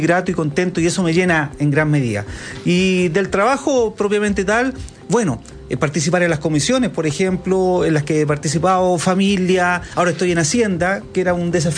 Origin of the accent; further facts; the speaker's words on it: San Miguel, Santiago Metropolitan Region, Chile; Yo nací en San Miguel. Sí, po. Ya cuando me casé, los primeros años viví en San Miguel, después salí, pero toda la vida en el distrito.